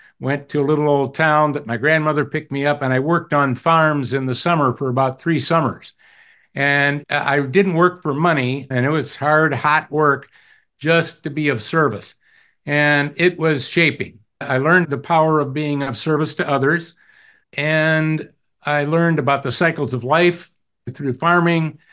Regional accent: Milwaukee, Wisconsin, United States; I grew up just outside of the Milwaukee, Wisconsin area, so that's in the upper Midwest.

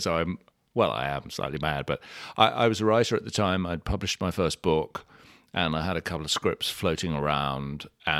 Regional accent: Wimbledon, London, United Kingdom; I grew up in South London. In Wimbledon, if I'm trying to impress you, Merton, if I'm being accurate, which is about 15 minutes by train from the West End.

